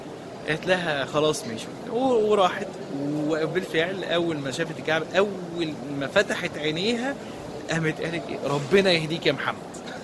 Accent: Alexandria Governorate, Egypt; also born or lived in 6th of October; نزلت بعد كده 6 اكتوبر، انا اسكندراني، فنزلت بعد كده 6 اكتوبر

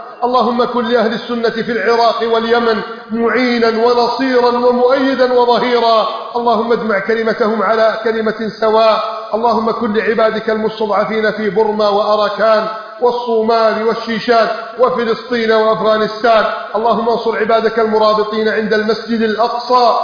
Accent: Egypt

